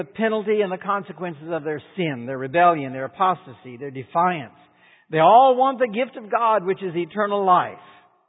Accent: the South, United States; I was raised in the South

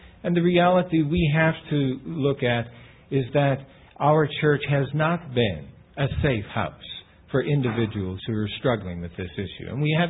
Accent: Canada; now in United States; certainly in my home country in Canada.

